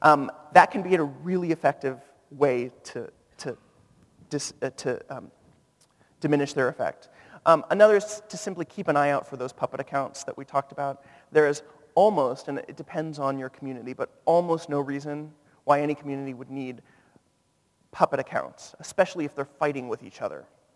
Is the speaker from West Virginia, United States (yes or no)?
no; California, United States; Well, I'm from California. We say, dude, are you having a bad day?